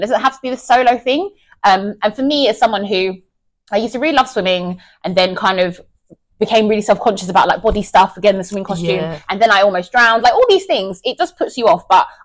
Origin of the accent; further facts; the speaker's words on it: Sierra Leone; Like I'm from Sierra Leone, literally on the west coast of Africa.